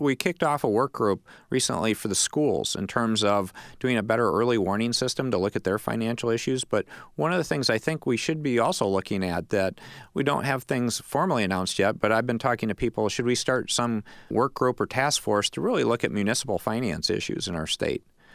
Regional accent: Battle Creek, Michigan, United States; I mean, I'm an old Battle Creek boy. I grew up in Battle Creek Township on North 22nd Street.

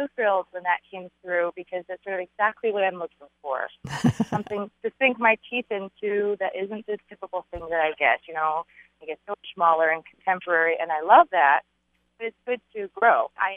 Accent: California, United States; born there; So I was born in California. They met at Berkeley, but then they both got professorships here.

